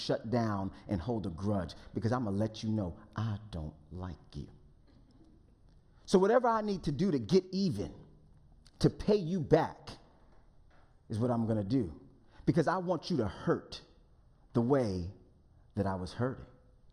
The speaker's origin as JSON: {"language": "English", "town": "Englewood", "region": "New Jersey", "country": "United States", "said": "And then I'm from the Northeast, so the armpit of the United States, just right outside of New York City, a town called Englewood."}